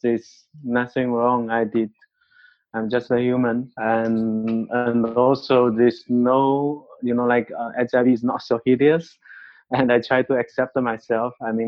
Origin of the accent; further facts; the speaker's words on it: China; English is a second language; moved away as an adult; now in Canada; I was from China and in 2019, and before I went for a registered marriage with my ex-boyfriend in Chile